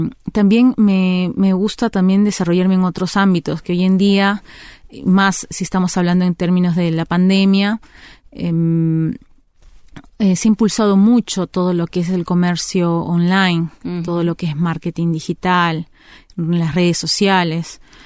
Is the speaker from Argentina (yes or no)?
no; Peru; now in Uruguay; no solamente por uruguayas, sino también, como yo, peruanas, paraguayas